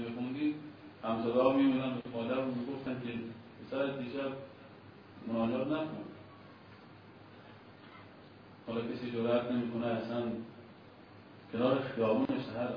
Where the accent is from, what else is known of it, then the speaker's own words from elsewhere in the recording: Mashhad, Razavi Khorasan, Iran; اگه بچه مشهدم صبح میرفتم نان بگیرم